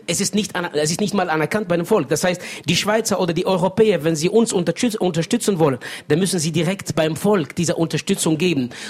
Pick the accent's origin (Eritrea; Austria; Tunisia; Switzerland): Tunisia; ich bin selber Tunesier, ich weiß schon, wie sie denken.